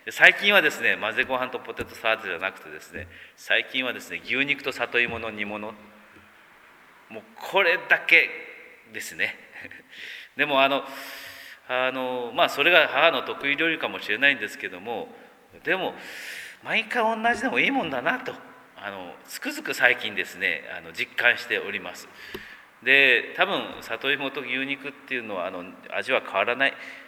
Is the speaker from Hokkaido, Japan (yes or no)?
no; Kumamoto, Japan; 熊本に帰ってきましてですね、実家に帰ることがですね、よく、月に3回ぐらいはあります。自分の田舎に行くとですね、やっぱりほっとするっていうかですね